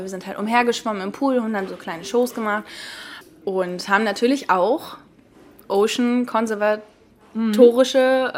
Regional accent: Lübeck, Schleswig-Holstein, Germany; now in Heilshoop, Germany; Ja, also ich komme ja eigentlich aus Lübeck und ich habe da einen ganz normalen Verwaltungsjob gehabt.

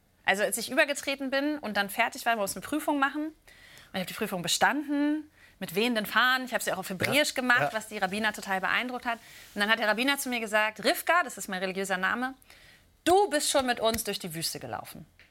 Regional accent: Stralsund, Mecklenburg-Vorpommern, Germany; also born or lived in Rostock; Also ich bin in Rostock geboren, in Stralsund aufgewachsen. Das ist eine Kleinstadt

